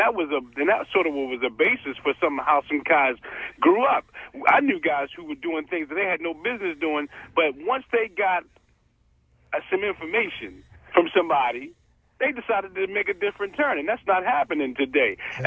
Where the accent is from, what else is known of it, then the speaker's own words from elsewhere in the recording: Baltimore, Maryland, United States; I grew up in the Lexington Terrace housing project.